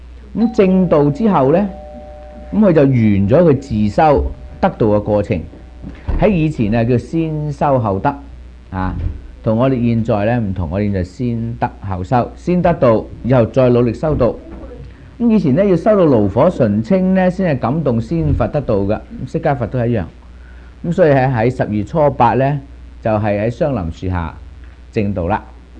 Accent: China; 咁我哋中国人咧称十二月咧叫立月

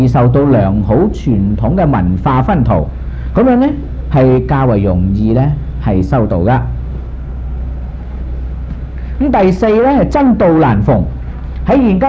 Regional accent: Guangdong, China; 咁我哋廣東人咁講嘅喎。

